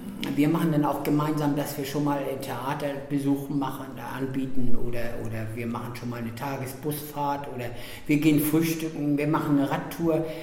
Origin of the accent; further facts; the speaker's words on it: Neumünster, Schleswig-Holstein, Germany; also born or lived in North Rhine-Westphalia; ich bin ja 50 Jahre habe ich ja in Nordrhein-Westfalen gelebt. Ich bin in Tarsdorf geboren und in Tarsdorf in Neumünster groß geworden und eigentlich wegen der Familie bin ich zurückgekommen.